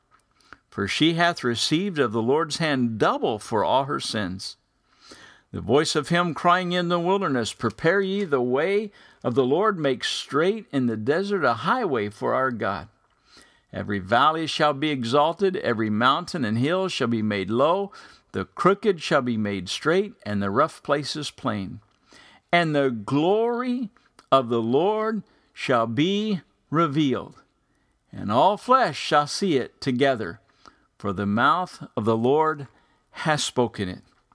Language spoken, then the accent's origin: English; Midwest, United States; I grew up in the Midwest, and oh, how I remember those cold, cold days when we would run from one store to another.